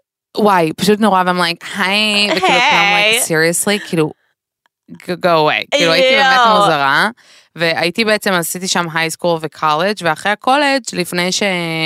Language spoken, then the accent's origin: Hebrew; New York, United States; also born or lived in Israel; הייתי כמו יו-יו כל החיים. נולדתי בניו יורק, עד גיל 7 היינו שם. מגיל 7 עד גיל 14 חייתי בישראל.